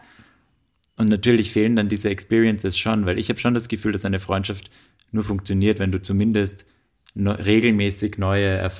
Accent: Graz, Styria, Austria; moved away as an adult; now in Vienna, Austria; allein dadurch, dass ich weggezogen bin aus Graz, ist jetzt nicht die Welt.

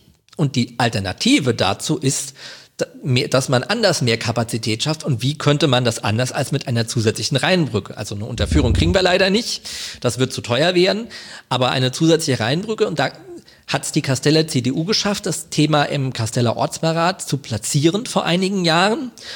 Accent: Wiesbaden, Hesse, Germany; born there; now in Kassel, Germany; also ich bin gebürtiger Wiesbadener, muss man dazu sagen. Ich wohne in Kassel, aber ich bin tatsächlich in Wiesbaden geboren, nicht in Mainz.

